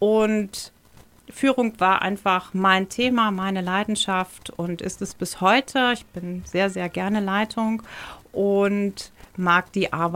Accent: Northern Germany, Germany; Ich bin ein Meeresmensch, ich mag Norddeutsch, ich bin mit Plattdeutsch aufgewachsen in der Familie. Meine Großeltern haben überwiegend Platt gesprochen, von daher, ich verstehe das alles. Ich mag den Norden, es ist meine Heimat

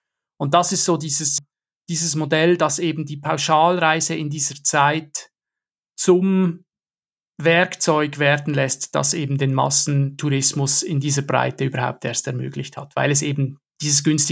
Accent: Switzerland; vor allem für uns als Schweizer

